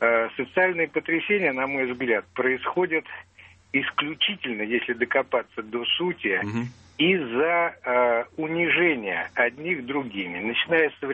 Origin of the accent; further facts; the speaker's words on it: Moscow, Russia; Я москвич.